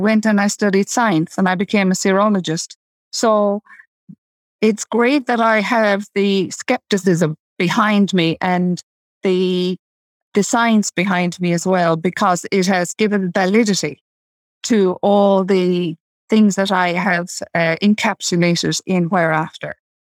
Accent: Ireland; And I grew up in Ireland

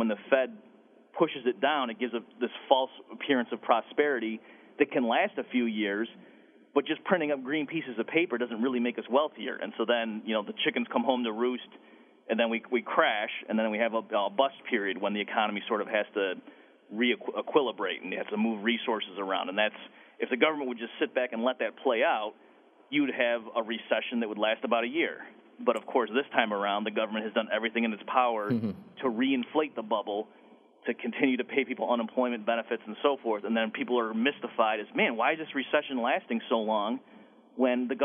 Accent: Austria; English is a second language; now in United States; came from Austria, but now, like, I consider myself an Austrian, and I'm certainly, as you can tell by my accent, not from Vienna.

